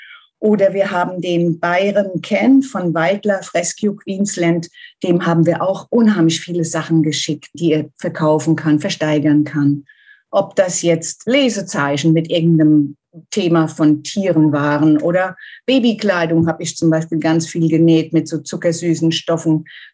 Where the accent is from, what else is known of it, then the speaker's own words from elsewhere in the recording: Germany; Ich komme aus Deutschland. Ich wohne in der Nähe von Frankfurt. Ich bin 59 Jahre alt